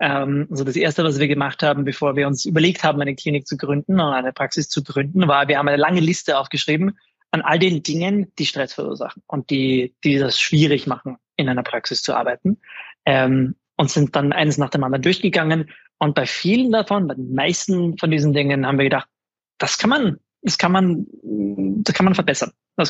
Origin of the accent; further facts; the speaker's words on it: Vienna, Austria; now in New York, United States; Also ich bin ursprünglich aus Wien, jetzt bin ich gerade in New York. Also ich bin seit ungefähr 8 Jahren in den USA jetzt.